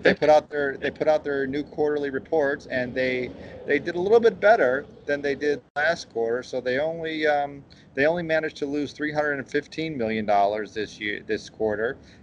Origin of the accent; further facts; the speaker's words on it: Chicago, Illinois, United States; There's been a report issued on whether or not Chicago, Illinois, my hometown, go Cubs, is actually looking to build a casino within their city limits.